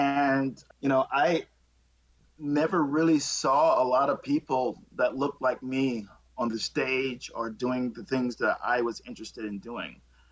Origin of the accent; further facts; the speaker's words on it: Eufaula, Alabama, United States; born there; which is really about an hour away from where I was born in Eufaula, Alabama.